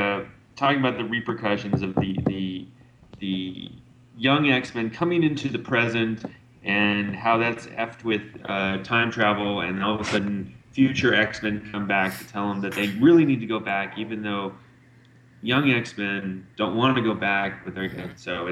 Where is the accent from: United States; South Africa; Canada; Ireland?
Ireland; Dude, yeah, I'm Irish.